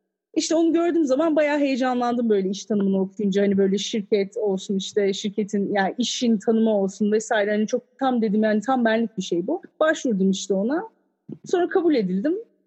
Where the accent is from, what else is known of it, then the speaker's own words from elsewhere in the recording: Ankara, Turkey; Şimdi ben doğma büyüme Ankaralıyım aslında. Hani 30 küsür sene Ankara'da yaşadıktan sonra